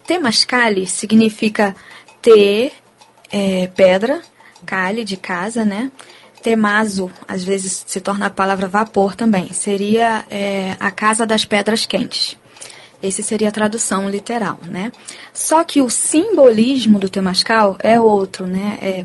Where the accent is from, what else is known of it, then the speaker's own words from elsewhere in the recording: Ceará, Brazil; now in Niterói, Brazil; Mas eu mesma sou cearense, eu sou do Nordeste, né?